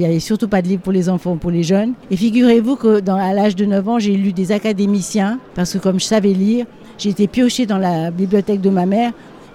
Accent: Switzerland; Alors moi je suis suisse, n'est-ce pas?

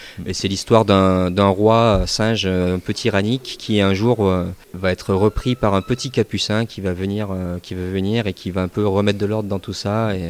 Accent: Saint-Étienne, Auvergne-Rhône-Alpes, France; born there; Voilà, je suis né à Saint-Étienne. J'habite maintenant un peu plus loin en campagne

